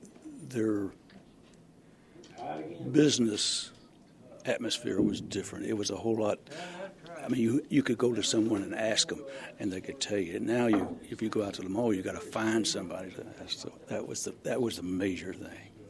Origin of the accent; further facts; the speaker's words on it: Forgeville, Kentucky, United States; I grew up in Forgeville, and if we didn't want to buy anything, we came to Owensboro.